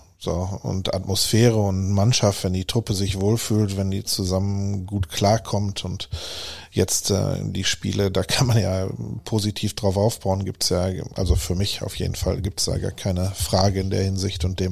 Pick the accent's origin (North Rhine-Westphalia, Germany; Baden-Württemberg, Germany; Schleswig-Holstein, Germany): Baden-Württemberg, Germany; Mannheim; ich wohne ja auch noch da in Mannheim